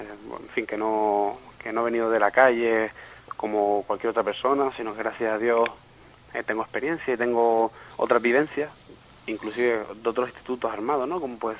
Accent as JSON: {"language": "Spanish", "region": "Canary Islands", "country": "Spain", "said": "pues si yo soy solo un canario aquí, parezco, no sé, una gaviota en un puerto montaña"}